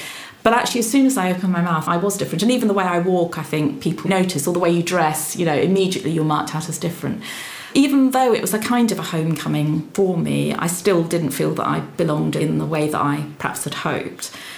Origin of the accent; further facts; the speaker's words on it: Guildford, South East England, United Kingdom; now in London, United Kingdom; I was brought up in Guildford in Surrey. My father taught at the university and I think I was the only foreign child in my whole school.